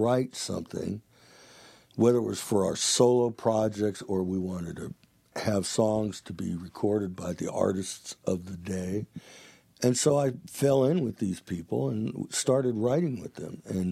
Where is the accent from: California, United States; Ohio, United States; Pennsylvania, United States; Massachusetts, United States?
Ohio, United States; Youngstown; Yeah, I'm this guy from Youngstown, Ohio that was getting paid, $25 a night and all the beer I could drink in a bar band